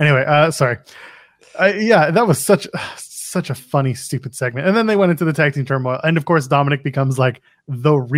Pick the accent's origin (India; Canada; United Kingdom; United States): Canada; I'm a Canadian